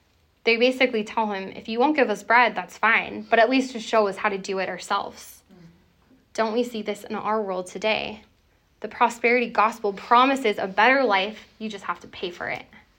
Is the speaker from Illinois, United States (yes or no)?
no; California, United States; I'm from Southern California, and there's always someone trying to get a record label and singing somewhere.